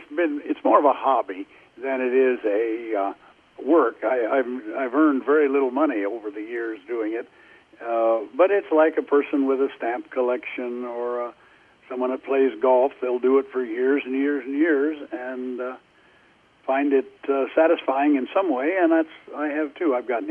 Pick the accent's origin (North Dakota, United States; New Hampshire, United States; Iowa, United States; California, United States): Iowa, United States; Leon; I grew up in Leon, Iowa, about 100 miles east of you people.